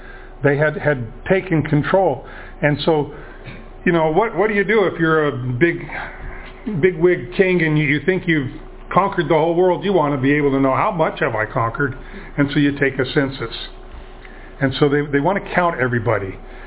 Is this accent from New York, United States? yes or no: no; Ruston, Washington, United States; also born or lived in Tacoma; I was born in Tacoma, but raised in Ruston, and Ruston is my home.